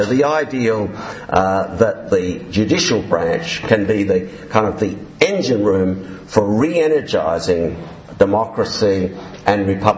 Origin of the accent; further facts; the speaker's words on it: Canberra, Australian Capital Territory, Australia; we've done a number of randomised controlled trials in my hometown in Canberra